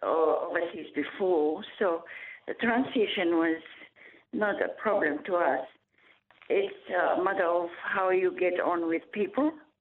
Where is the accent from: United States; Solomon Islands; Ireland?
Solomon Islands; also born or lived in Melbourne, Australia; now in Lockhart River, Australia; As originally, I came from Solomon Islands, and my late husband was a minister in a church. So we came as missionaries to Australia, 12 years in Melbourne